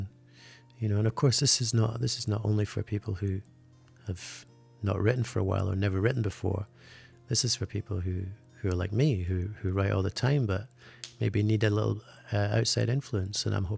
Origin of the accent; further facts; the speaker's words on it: Scotland, United Kingdom; See, I'm from Scotland, of course, so we're used to it. We're used to horizontal rain for 6 months of the year, and grey skies for about 10 months of the year.